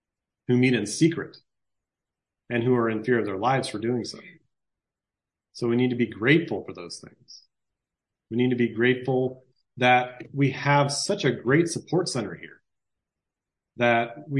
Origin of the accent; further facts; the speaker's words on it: Anchorage, Alaska, United States; I learned in Sunday school when I was growing up in Anchorage